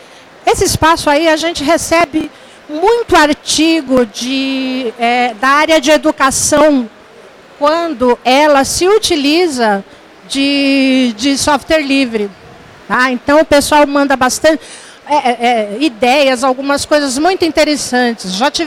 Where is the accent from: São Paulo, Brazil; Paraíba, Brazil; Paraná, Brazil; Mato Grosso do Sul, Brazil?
São Paulo, Brazil; Eu sou de São Paulo, eu sou uma das editoras.